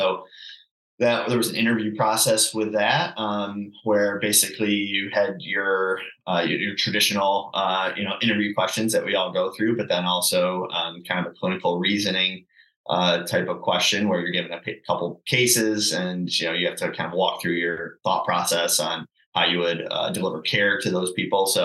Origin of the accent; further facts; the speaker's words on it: Utica, New York, United States; now in Rochester, United States; I'm from Utica, New York, and went to Ithaca College. So I graduated in 2014 with my doctorate of physical therapy. I lived back in Utica for a year after that. And then in 2016, I moved here to Rochester